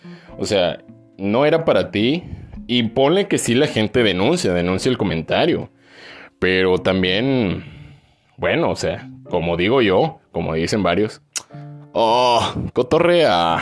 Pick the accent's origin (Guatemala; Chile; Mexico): Mexico; Monterrey, Nuevo León; de Monterrey, Nuevo León. De Monterrey, Nuevo León, sí señor. Regiomontanos.